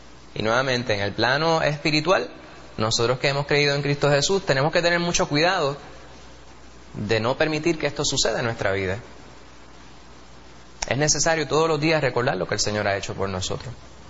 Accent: Manhattan, New York, United States; born there; El hospital donde yo nací se llama así. El hospital en aquella otra isla donde yo nací, allá en Manhattan. Monte Sinaí, un hospital judío. Mount Sinai.

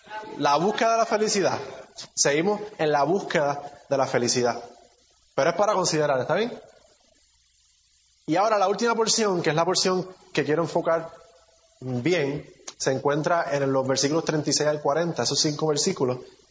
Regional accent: Puerto Rico; nosotros también como puertorriqueños decimos que yo tengo hambre

